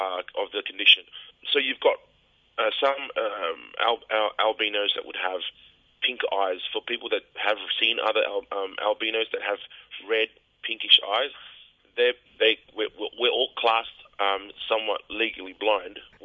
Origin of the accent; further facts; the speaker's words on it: Fiji; we're not really related, we're from the Fiji together, so therefore we just call each other.